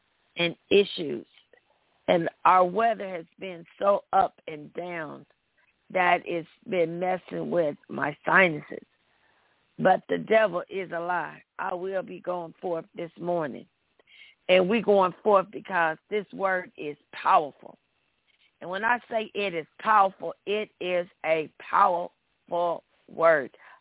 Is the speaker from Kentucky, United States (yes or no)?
yes; Kentucky, United States; So please keep Mayfield, Kentucky in your prayers. only 33 miles from my hometown.